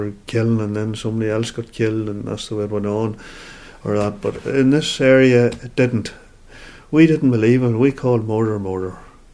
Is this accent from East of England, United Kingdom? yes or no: no; Newtownbutler, Northern Ireland, United Kingdom; My mother was born and reared in Newton Butler. And I was born and reared in Newton Butler. So that doesn't make me an Irishman.